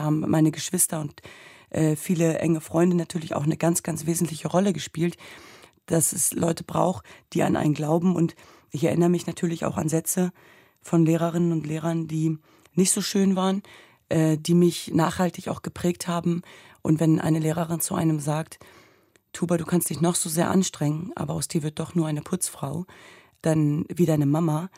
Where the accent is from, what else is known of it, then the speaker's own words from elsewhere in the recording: Germany; ich bin ja in Deutschland geboren und aufgewachsen und hatte immer das Gefühl, dass mir irgendetwas fehlt, dass so der zweite Teil mir fehlt. Und ich war noch nie im Irak oder in der Heimat meiner Eltern